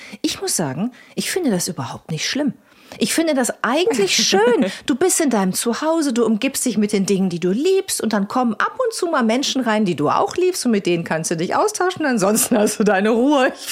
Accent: Northern Germany, Germany; wenn man nach Süddeutschland fährt als Norddeutscher

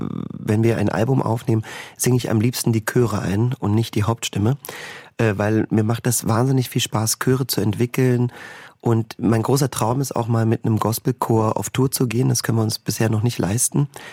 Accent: Magdeburg, Saxony-Anhalt, Germany; dann kam 1990 meine erste Sprechrolle im Großen Haus dann schon in Magdeburg, wo ich aufgewachsen bin.

